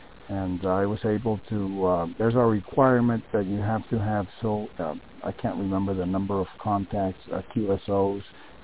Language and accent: English; Medellin, Antioquia, Colombia; English is a second language; I'm from Medellin in Colombia.